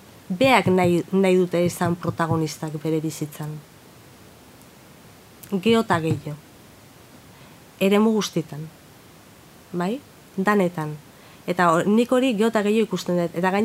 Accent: Getaria, Basque Country, Spain; ni txikian izanean, nire herrian Getaian, herri txiki bat

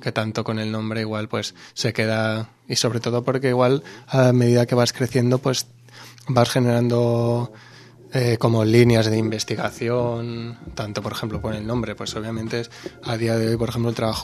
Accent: Valencia, Valencian Community, Spain; es un proyecto para una ciudad que ha sido la ciudad de Valencia durante mi adolescencia

